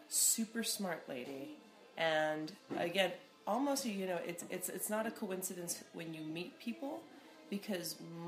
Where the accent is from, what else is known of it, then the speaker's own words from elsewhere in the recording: United States; And we were raised here in the United States.